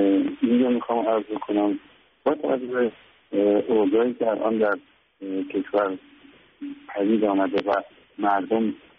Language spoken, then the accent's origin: Persian; Iran; ولی واقعیت به عنوان یک ایرانی به عنوان یک مهندس ایرانی میگم